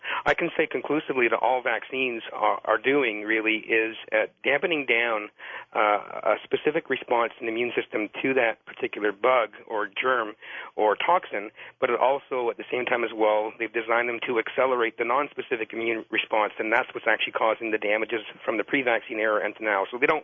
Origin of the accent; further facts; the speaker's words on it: Canada; even where I grew up in Canada